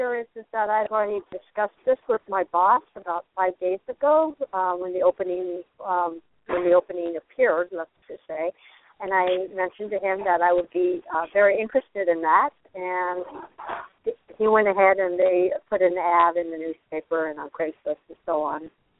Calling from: Arizona, United States; calling from Arizona.

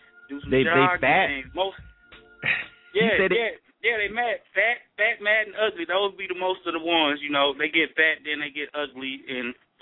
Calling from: Shreveport, Louisiana, United States; 318 is Monroe, Shreveport, Louisiana area.

